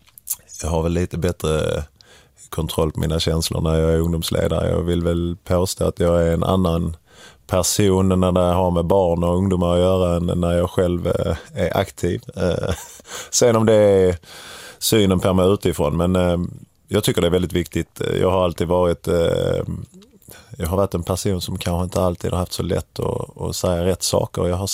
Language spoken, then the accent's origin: Swedish; Kävlinge, Skåne, Sweden; Höga Lid som det heter där jag växte upp i Kävlinge, nära Korsbackaområdet där jag växte upp, låg ju väldigt nära